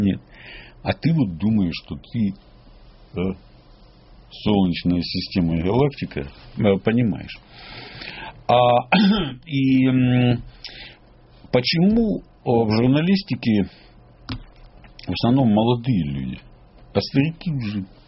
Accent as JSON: {"language": "Russian", "country": "Ukraine", "said": "Так-то украинец..."}